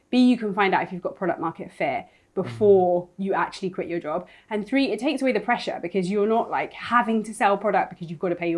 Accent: London, United Kingdom; Yeah, so my dad's from Jamaica, first generation immigrant, and my mum is Irish. And I grew up in South London

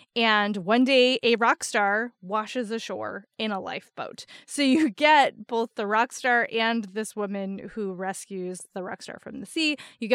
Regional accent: New Jersey, United States; an urban legend in New Jersey, which I grew up in New Jersey, so this story is near and dear to my heart

